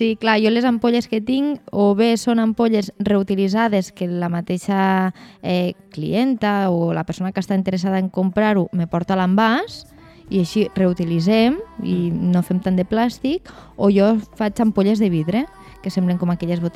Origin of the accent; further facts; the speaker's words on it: Amposta, Catalonia, Spain; Sí, soc d'Amposta.